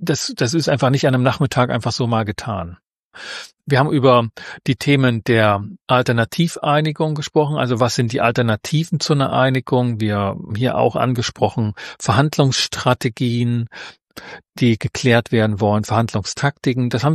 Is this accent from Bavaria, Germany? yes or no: no; Leipzig, Saxony, Germany; da haben wir als Leipziger eine andere Geschichte dazu